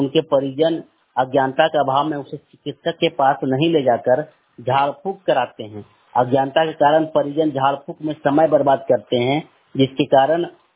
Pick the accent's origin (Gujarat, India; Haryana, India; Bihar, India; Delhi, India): Bihar, India; Ratanpur; मैं रतनपुर गांव का रहने वाला हूं, गांव रतनपुर, पोस्ट रतनपुर, थाना गिधौर, जिला जमुई, पिन कोड 811305 है। मेरा उम्र 30 वर्ष है।